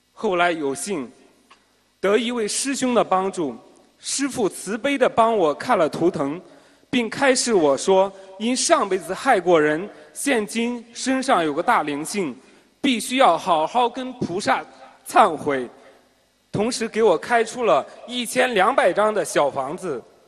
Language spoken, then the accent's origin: Chinese; Shandong, China; ，今年刚刚大学英语专业本科毕业。